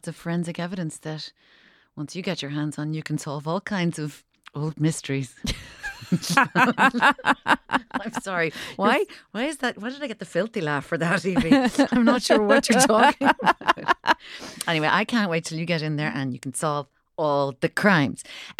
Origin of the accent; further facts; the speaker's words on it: Cork, County Cork, Ireland; And that we're from Cork, which means we're the best.